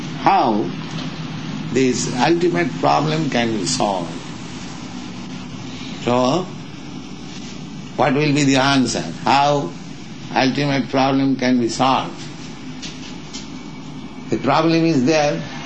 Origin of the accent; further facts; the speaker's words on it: India; now in United States; Here in America, whenever I meet some gentleman in the street, and he understands that I am coming from India, he says, India is very poverty-stricken.